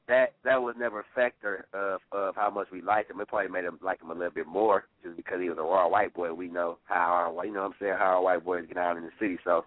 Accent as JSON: {"language": "English", "town": "Detroit", "region": "Michigan", "country": "United States", "said": "Yeah, I'm from Detroit."}